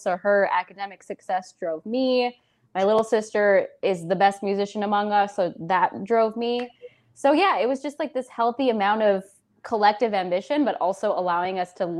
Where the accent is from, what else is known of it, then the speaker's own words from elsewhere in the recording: Minnesota, United States; I grew up in Minnesota